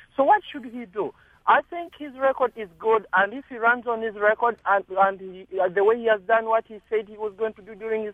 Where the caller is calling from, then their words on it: Waltham, Massachusetts, United States; I'm calling from Massachusetts, and I enjoy your program always.